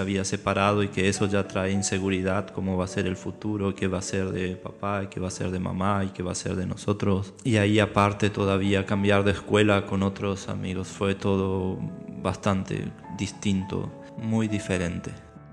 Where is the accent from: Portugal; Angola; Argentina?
Argentina; 2 de Mayo, Misiones; Portuguese is a second language; moved away as an adult; also born or lived in San Vicente / Posadas / Buenos Aires; now in Germany; em minha primeira cidade, onde eu tive minha infância, em San Vicente. Depois, minha adolescência, cresci em 2 de Mayo, é outro pueblo cerca também de San Vicente, todo em Misiones. Depois, já mais de jovem, estive em Posadas, depois em Buenos Aires